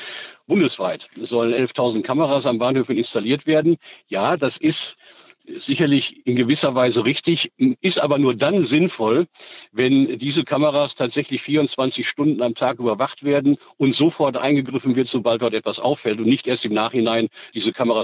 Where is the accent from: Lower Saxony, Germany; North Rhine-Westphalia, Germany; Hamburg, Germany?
North Rhine-Westphalia, Germany; Bad Oeynhausen; ich kann das anhand meiner Heimatstadt Bad Oeynhausen auch sagen. Das ist eine 50.000 Einwohnerstadt